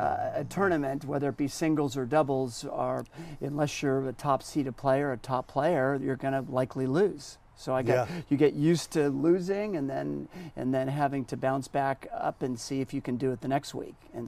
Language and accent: English; Santa Barbara, California, United States; I grew up here in Santa Barbara, Montecito Union, Santa Barbara Junior High, Santa Barbara High School, and then down to UCLA